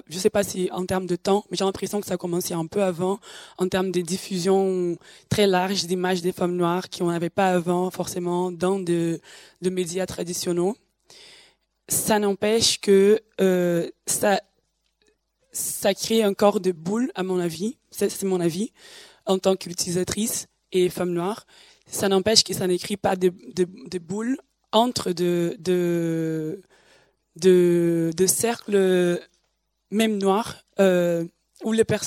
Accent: Brazil; French is a second language; Moi, particulièrement, je viens du Brésil

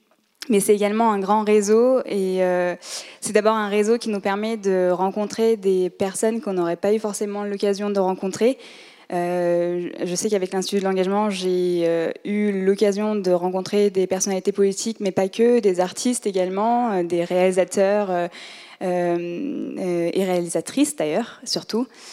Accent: Lyon, Auvergne-Rhône-Alpes, France; now in Poitiers, France; moi, je suis lyonnaise de base, je suis arrivée à Poitiers pour le travail, je travaille à l'université de Poitiers.

